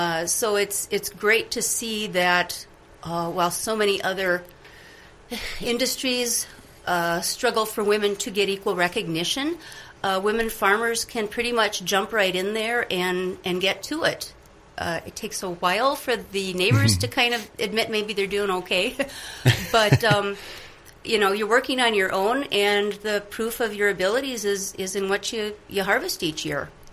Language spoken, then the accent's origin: English; Innisfil, Ontario, Canada; I'm from Innisfil, near Thornton, and I am a newer to farming, middle-aged farming woman.